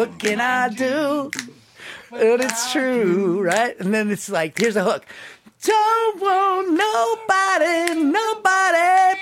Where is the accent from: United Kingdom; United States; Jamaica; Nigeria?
United States; Detroit, Michigan; I know outhouses. I'm from Detroit.